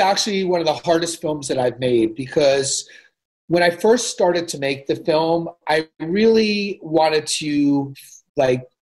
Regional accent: New York, United States; But, you know, being a New Yorker, like, you know, he was one of us.

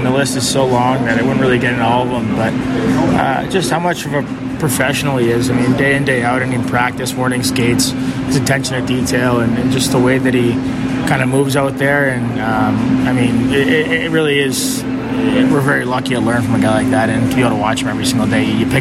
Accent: Winnipeg, Manitoba, Canada; born there; I was born in Winnipeg.

